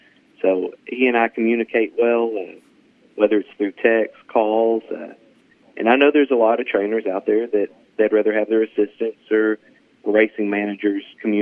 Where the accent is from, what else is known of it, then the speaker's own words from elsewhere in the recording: Hot Springs, Arkansas, United States; Born and raised in Hot Springs. I'm 31 years old. Graduated from Henderson State University, right south of Hot Springs